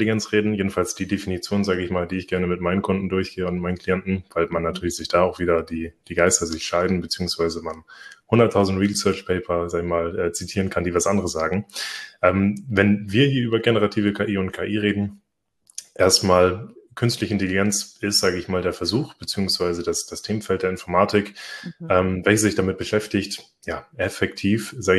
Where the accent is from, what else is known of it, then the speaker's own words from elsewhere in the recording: Itzehoe, Schleswig-Holstein, Germany; now in Oldenburg, Germany; ich bin 24 Jahre alt, ich komme aus Itzehoe in Schleswig-Holstein und sitze jetzt gerade in einem Container hier in Oldenburg